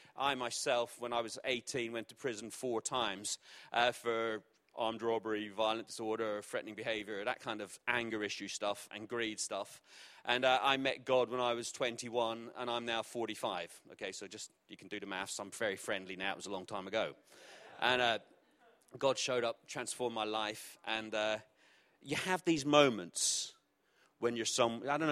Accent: Belfast, Northern Ireland, United Kingdom; born there; also born or lived in Essex; I was born in Belfast, so if you hear that in my voice, I lived in Essex, you might hear that in my voice, and I lived in Grays in Essex, so proper Essex, not like posh Essex

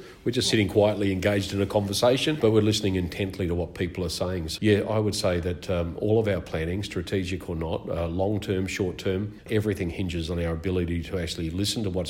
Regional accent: Australia; as an Australian guy, and for those that can't see me, I'm a white Anglo-Saxon fella that was born here

